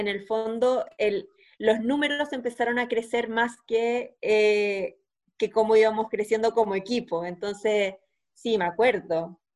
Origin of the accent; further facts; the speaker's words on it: Chile; no, yo soy chilena, llévenme al aeropuerto